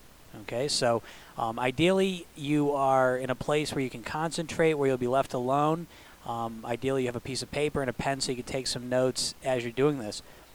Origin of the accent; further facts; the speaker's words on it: United States; I come from a Greek background. Okay, so growing up, not only did I grow up in America, but I grew up in the Greek culture, which is very food-based.